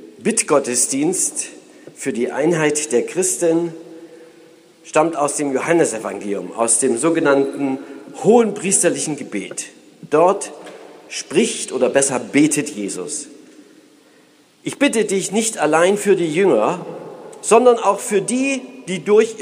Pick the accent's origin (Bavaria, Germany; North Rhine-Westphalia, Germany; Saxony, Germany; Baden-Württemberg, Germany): Saxony, Germany; Ich bin ja im Osten Deutschlands aufgewachsen als ein Ossi aus Sachsen.